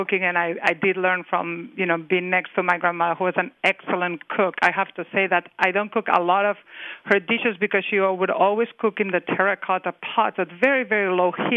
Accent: Barcelona, Catalonia, Spain; no, in Barcelona.

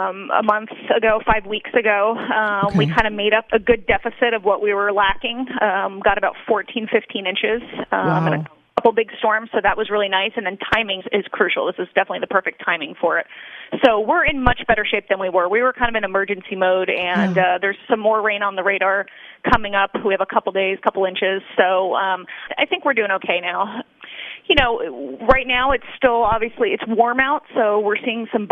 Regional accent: New Jersey, United States; moved away as an adult; now in California; I wasn't. I grew up on the East Coast. I grew up in northern New Jersey, lived there till I was 18.

